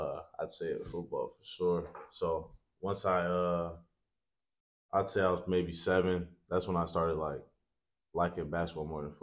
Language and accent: English; Minneapolis, Minnesota, United States; I'm from Minneapolis, Minnesota. That's where I've lived all my life.